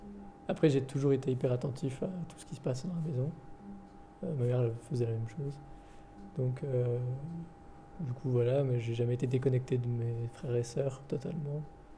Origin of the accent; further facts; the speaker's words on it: Morocco; parce que je suis marocain, totalement.